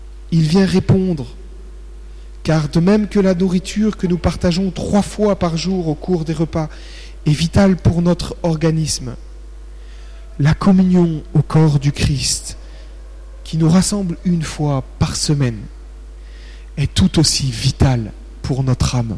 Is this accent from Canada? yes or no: no; France; Le repas a une place beaucoup plus importante, surtout chez nous en France, que la simple satisfaction de notre appétit.